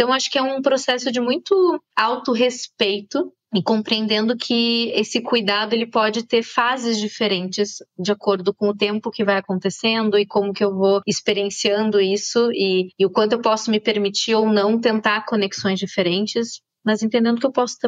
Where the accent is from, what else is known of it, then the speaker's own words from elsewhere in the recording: South Region, Brazil; pensando aqui que eu sou do Sul, todo churrasco de domingo de família